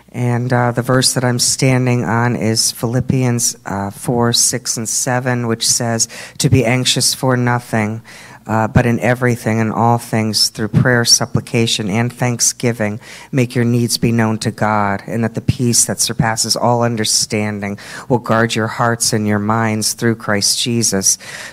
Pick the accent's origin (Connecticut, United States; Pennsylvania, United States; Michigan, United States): Connecticut, United States; I am 56 years old. I am from Connecticut.